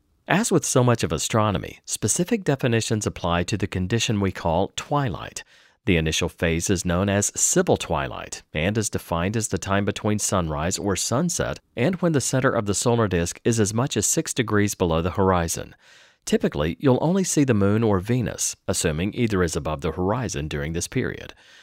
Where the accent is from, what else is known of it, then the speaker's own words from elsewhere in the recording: British Columbia, Canada; As a Canadian, I'm accustomed to long, lingering twilights. Indeed, from my home in southern British Columbia